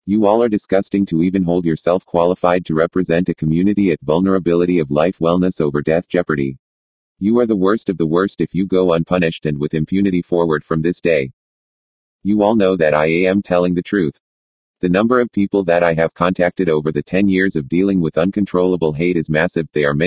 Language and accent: English; San Bernardino, California, United States; also born or lived in Denver; here in my hometown of San Bernardino, living at the home where I grew up in since I was age 5.